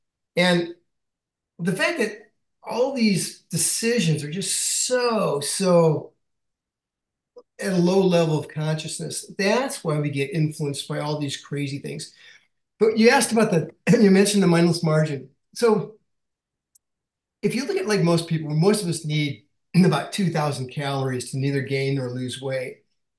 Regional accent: Iowa, United States; And so growing up in Iowa, my dad worked as a production worker in a bakery, and we'd spend summer on our aunt and uncle's family farm.

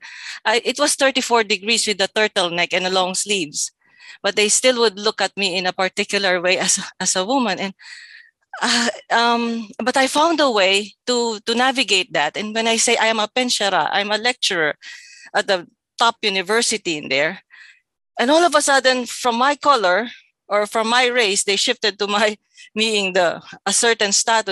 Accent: Philippines; So I just declared myself as a Filipino.

